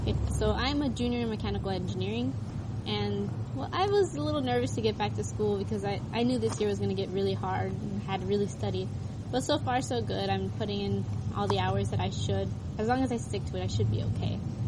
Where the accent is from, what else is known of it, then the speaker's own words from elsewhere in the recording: Jamaica, Iowa, United States; I'm from Jamaica, Iowa.